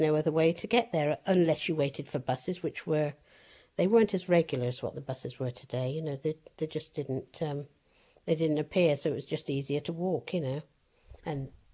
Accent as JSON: {"language": "English", "town": "Barton", "region": "South East England", "country": "United Kingdom", "tie": "born or raised there", "also_born_or_lived": "Ireland", "said": "In Barton. We lived there from once we came over from Ireland. We lived in Barton, and we did everything from there, you know."}